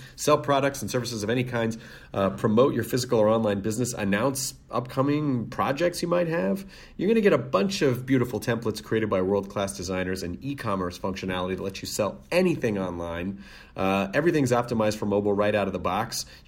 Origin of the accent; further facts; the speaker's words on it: Philadelphia, Pennsylvania, United States; It is like Idiot Abroad, except that I'm the idiot and abroad is my hometown, Philadelphia.